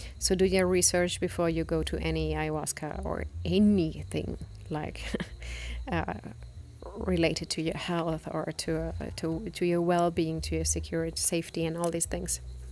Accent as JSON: {"language": "English", "country": "Germany", "tie": "born or raised there", "second_language": "English", "said": "because I was actually neglected to studying my master's degree in my hometown in Germany"}